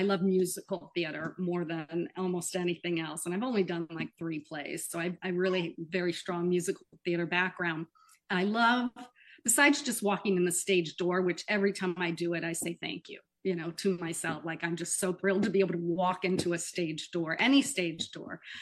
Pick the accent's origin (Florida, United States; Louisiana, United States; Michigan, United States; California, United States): Florida, United States; I grew up in Florida, and I started doing theater probably my last year of high school